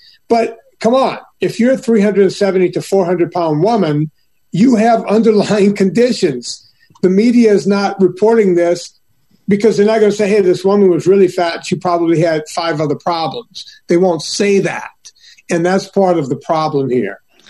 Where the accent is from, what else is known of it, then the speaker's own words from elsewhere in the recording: Donaldsonville, Louisiana, United States; Actually, my hometown down on the bayou of Donaldsonville, they had 5 people in the nursing home with it.